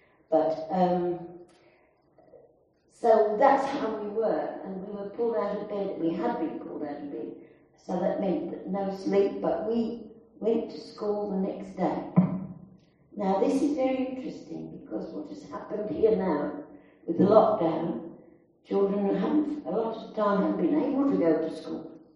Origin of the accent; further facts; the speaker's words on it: Birmingham, West Midlands, United Kingdom; I'm originally from Birmingham, UK, and I went through the Nazi Blitz in Birmingham.